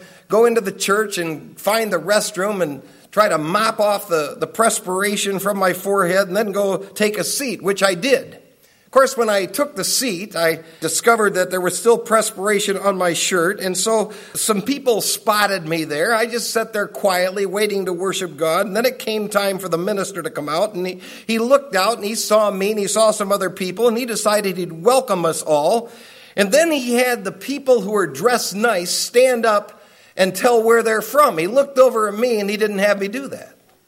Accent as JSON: {"language": "English", "region": "Michigan", "country": "United States", "said": "And of course, I'm walking in the heat. I'm from Michigan."}